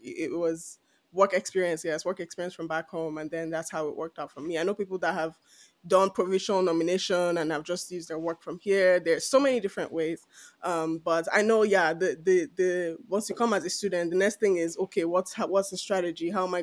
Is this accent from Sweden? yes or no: no; Nigeria; And we're Nigerian, so me, I personally can only speak for Nigeria